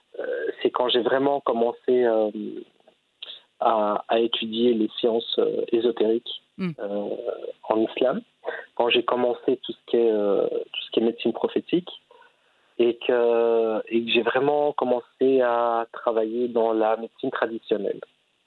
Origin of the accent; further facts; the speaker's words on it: Belgium; born there; je suis né en Belgique, j'ai eu une éducation à l'école laïque et j'ai eu une éducation traditionnelle islamique à la maison, moderne, mais traditionnelle quand même.